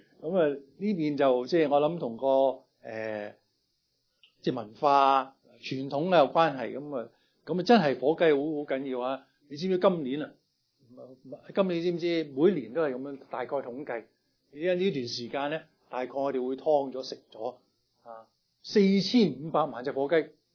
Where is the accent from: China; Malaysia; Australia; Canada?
China; now in United States; 咁我哋中國人咧跟住又農曆新年啦